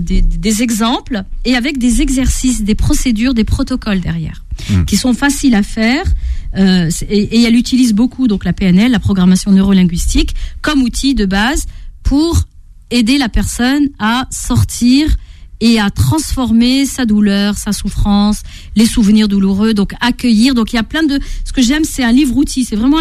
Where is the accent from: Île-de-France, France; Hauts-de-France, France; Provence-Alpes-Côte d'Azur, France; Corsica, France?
Corsica, France; Cargèse; ça m'a reconnecté à un souvenir au village de Cargès, là où j'ai grandi.